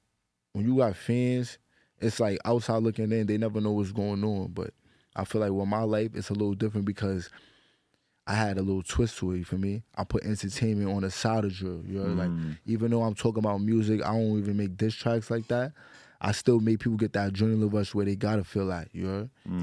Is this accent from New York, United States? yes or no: yes; Bronx, New York, United States; Like, I'm from the Bronx.